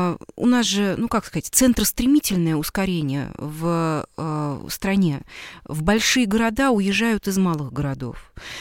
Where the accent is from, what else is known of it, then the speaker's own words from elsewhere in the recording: Tula Oblast, Russia; Саша родом из Нижнего Новгорода, да, я из Тульской, из Калужской областей.